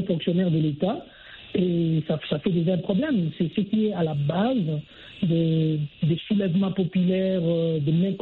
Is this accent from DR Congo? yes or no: yes; DR Congo; c'est chez nous en RDC